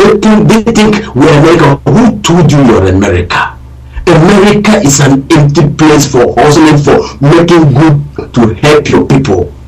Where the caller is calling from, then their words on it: Germany; I'm calling from Germany.